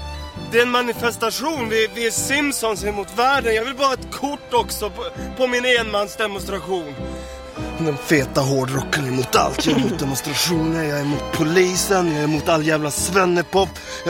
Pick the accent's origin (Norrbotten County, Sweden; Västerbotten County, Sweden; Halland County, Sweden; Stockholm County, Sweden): Västerbotten County, Sweden; Vännäs; Jag kommer från Vännäs.